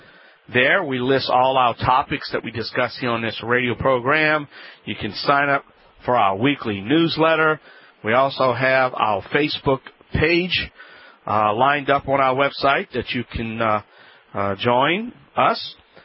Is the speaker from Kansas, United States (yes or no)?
no; Louisiana, United States; from the Bayou Land